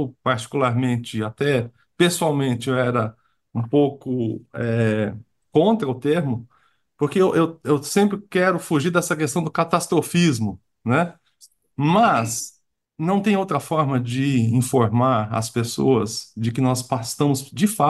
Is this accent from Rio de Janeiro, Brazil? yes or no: no; São Paulo, Brazil; eu que sou paulistano